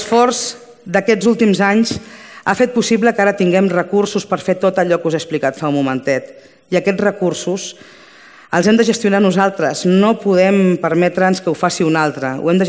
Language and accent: Catalan; Sitges, Catalonia, Spain; jo he vingut a treballar per Sitges, a millorar el meu poble